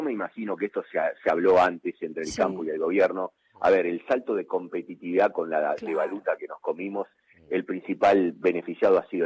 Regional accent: Argentina; así como somos los argentinos

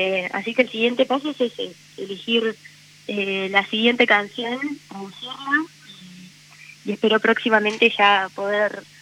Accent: Bahía Blanca, Buenos Aires Province, Argentina; él es de Bahía, somos todos de Bahía, y de Punta Alta en realidad, mis papás.

